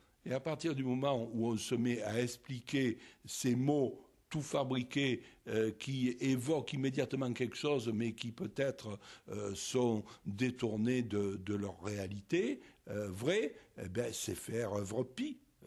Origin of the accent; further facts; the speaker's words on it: Marseille, Provence-Alpes-Côte d'Azur, France; quand on est marseillais, qu'on parle de Marseille